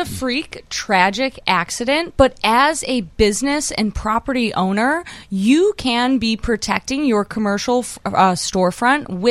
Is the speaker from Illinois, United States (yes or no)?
yes; Cicero, Illinois, United States; accent: Ciceronian; Ugh, I know. It's my Ciceronian accent.